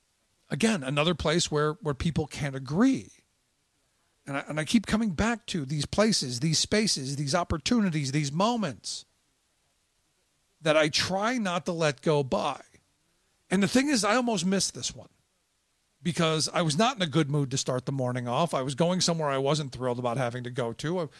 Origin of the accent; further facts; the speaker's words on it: Cleveland, Ohio, United States; I said, you know, my hometown of Cleveland.